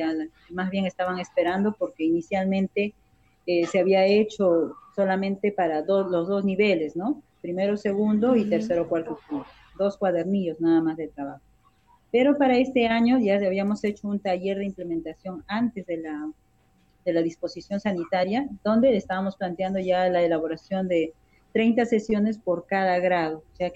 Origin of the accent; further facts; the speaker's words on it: Ica, Peru; moved away as an adult; yo que siempre he trabajado también en zona urbana, soy de Ica, y hace 5 años estoy trabajando en la región Ayacucho